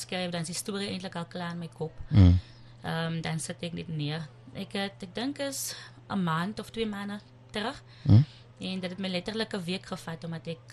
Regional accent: Zoar, Western Cape, South Africa; born there; Ek is gebore op Zoa, dis 'n baie klein plekkie.

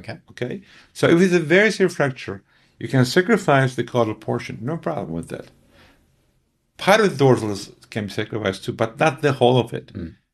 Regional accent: Izmir, İzmir, Turkey; now in Dubai, United Arab Emirates; Mostly in my hometown, of course, in Izmir.

